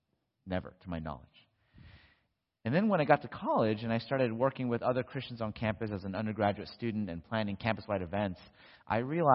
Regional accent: Los Angeles, California, United States; growing up in Los Angeles, Southern California, I technically was a minority because I was not and still am not white. I was Asian, I still am Asian.

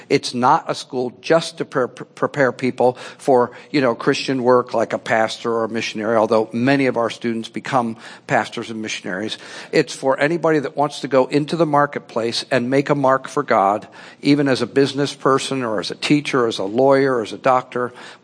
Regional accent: Philadelphia, Pennsylvania, United States; also born or lived in Delaware; I told her I was born in Delaware and grew up in Philadelphia

